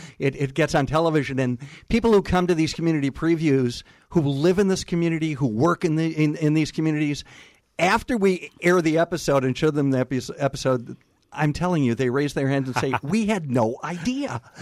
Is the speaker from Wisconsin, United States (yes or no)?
yes; Milwaukee, Wisconsin, United States; I was born and raised in Milwaukee on the east side